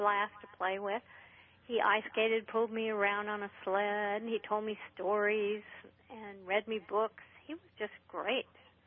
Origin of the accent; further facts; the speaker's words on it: Hollywood, California, United States; you know, I'm from Hollywood and it never snowed.